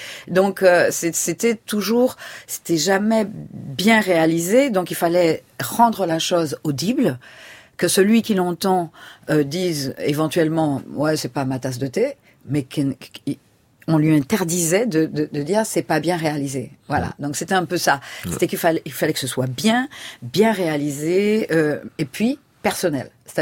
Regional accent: Martinique; Moi, je suis de la Martinique.

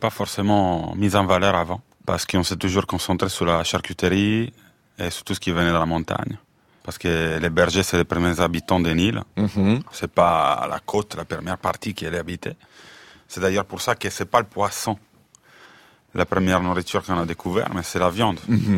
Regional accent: Macomer, Sardinia, Italy; French is a second language; Moi, je suis né à l'hôpital à Sassari, mais j'ai grandi à Macomer, qui est un petit village où tout le monde fait le militaire.

